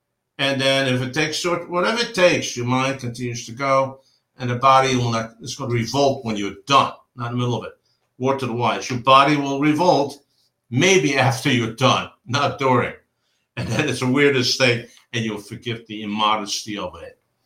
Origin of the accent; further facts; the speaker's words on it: Transylvania, Romania; first language Hungarian; also born or lived in Hungary; I was born and raised in Transylvania, which is Romania, but it used to be Hungary, Hungarian speaking, and so on.